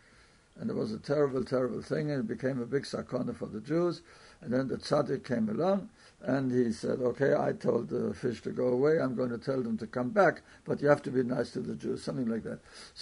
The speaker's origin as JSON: {"language": "English", "region": "England", "country": "United Kingdom", "said": "I ought to know, I come from England"}